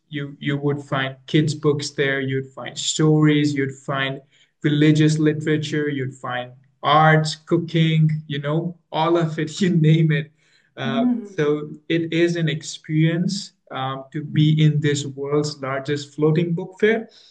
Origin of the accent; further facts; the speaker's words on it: India; So it's really something special for me, being an Indian, to share this, that the ship ministry actually started to bring literature from Belgium to India.